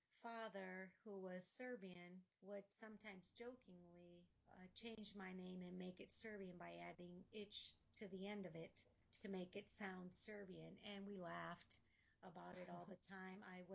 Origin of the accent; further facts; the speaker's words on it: Chicago, Illinois, United States; I am a firstborn generation American, born to parents from Mexico, who became naturalized citizens, came over to the States to work and to improve their family life.